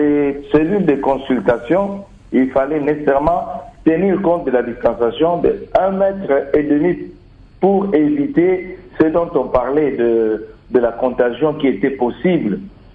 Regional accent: DR Congo; chez nous, en RDC, on est en train de faire des copier-coller

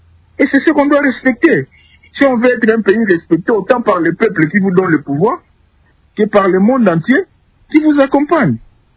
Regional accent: DR Congo; chez nous, en RDC

